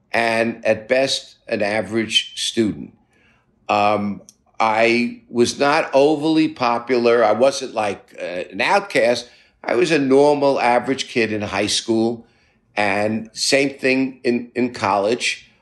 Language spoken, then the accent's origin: English; Brooklyn, New York, United States; Growing up in Brooklyn, the only two restaurants I ever went to was a deli and Chinese food on Sunday.